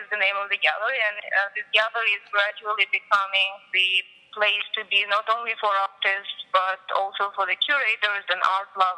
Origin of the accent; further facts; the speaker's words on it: Latvia; now in United States; Originally, I'm from Latvia.